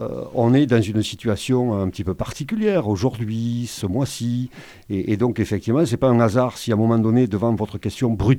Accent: south of France, France; Je suis du Midi, comme mon accent ne le montre pas.

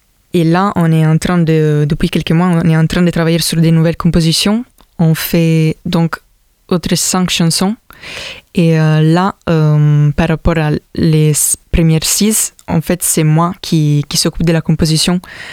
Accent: Italy; French is a second language; moved away as an adult; also born or lived in Milan; now in Montpellier, France; Je viens de l'Italie et je suis arrivée ici à Montpellier depuis 2 ans.

